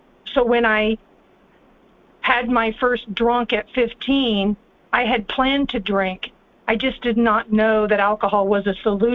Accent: Texas, United States; I grew up in Texas in the U.S., and I always felt like I didn't fit in, I didn't belong, and I wasn't like other people.

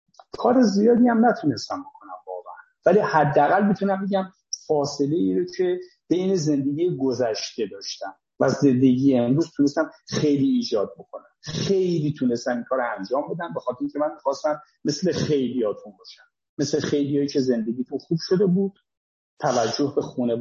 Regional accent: Isfahan, Iran; now in Kerman, Iran; من توی شهری که دارم زندگی میکنم، کرمان، مثلا کرمانی نیستم، من اصالتا اصفهانی هستم ولی توی کرمان دارم سالها زندگی میکنم.

